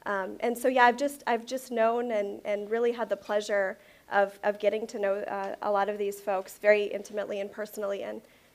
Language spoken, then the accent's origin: English; Minneapolis, Minnesota, United States; Yeah, so I grew up in Minneapolis, and I was surrounded by refugees from, like I said, the time I was five.